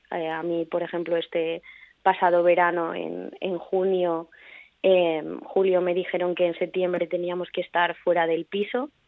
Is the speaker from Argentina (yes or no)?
no; Madrid, Community of Madrid, Spain; now in Barcelona, Spain; soy de Madrid, pero vivo en Barcelona.